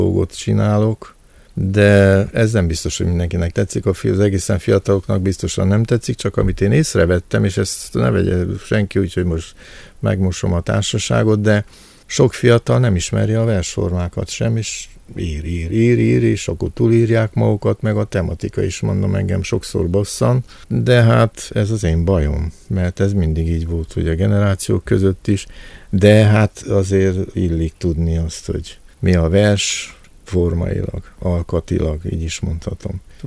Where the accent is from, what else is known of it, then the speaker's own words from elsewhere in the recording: Hungary; én ugye minden magyarként minden hangsúlyt az első szótagra teszek